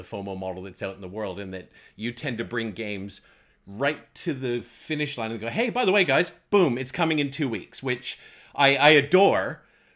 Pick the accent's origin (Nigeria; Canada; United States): Canada; Winnipeg, Manitoba; It's interesting, because I grew up in Winnipeg in the late 70s and early 80s, and there were three TV channels, all in black and white.